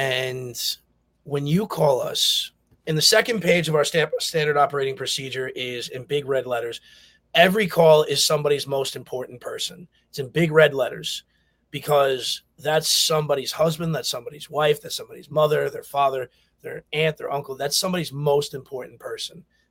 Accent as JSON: {"language": "English", "region": "New Jersey", "country": "United States", "said": "So as I said, I'm from Jersey."}